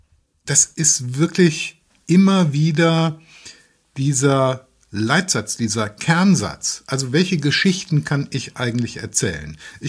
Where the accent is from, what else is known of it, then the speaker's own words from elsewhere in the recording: Rhineland, Germany; wir stammen aus dem Rheinland, deshalb ist der Weg nicht weit, ich war großer Bonn-Fan